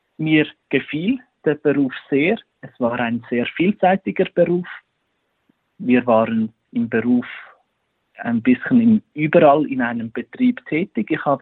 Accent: Buochs, Nidwalden, Switzerland; Ich bin in Nidwalden, in Buchs, aufgewachsen. Ich war der älteste von 6 Kindern und ich bin auf einem Bauernhof aufgewachsen.

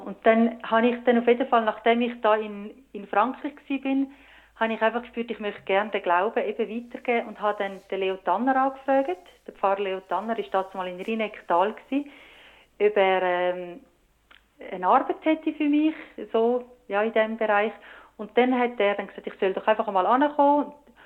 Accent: Dietikon, Zurich, Switzerland; accent: Zurich; also born or lived in Toggenburg; gut katholischen Familie aufgewachsen. Wir sind jeden Sonntag in Kirche. Ich bin in Dietikon aufgewachsen, darum habe ich auch in einer Zürcher Einschlag, obwohl ich Toggenburgerin bin. Wir sind dann später ins Toggenburg gezügelt.

